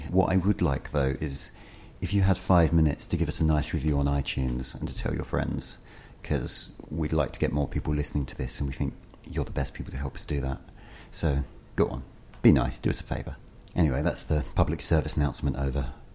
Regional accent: Romford, London, United Kingdom; So I grew up in Romford, which has a very strong idea of an Essex identity, and so probably doesn't think of itself as London.

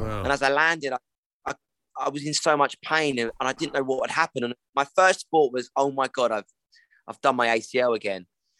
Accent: United Kingdom; some of the snacks that we as British people eat is horrendous

